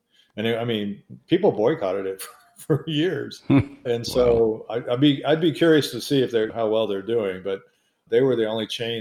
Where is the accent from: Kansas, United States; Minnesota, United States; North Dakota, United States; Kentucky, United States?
Kentucky, United States; Louisville; I'm from Louisville. If you go to Louisville, you see a lot of the same stuff downtown.